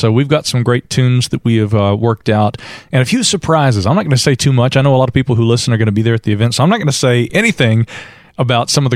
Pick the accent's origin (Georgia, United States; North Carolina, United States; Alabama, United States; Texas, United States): North Carolina, United States; Asheville; But Asheville, again, you know, I'm from Asheville. I was born and raised here.